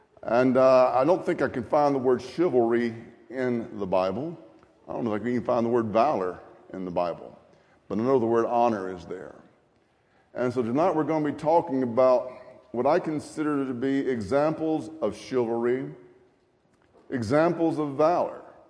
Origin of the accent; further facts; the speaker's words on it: Grenada, Mississippi, United States; when I was growing up, I was firmly convinced that the water in my hometown of Grenada, Mississippi, was the best water in the world.